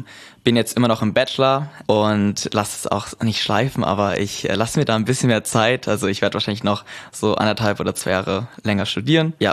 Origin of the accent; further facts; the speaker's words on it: Berlin, Germany; now in Cyprus; ich komme aus Berlin, wohne aktuell auf Zypern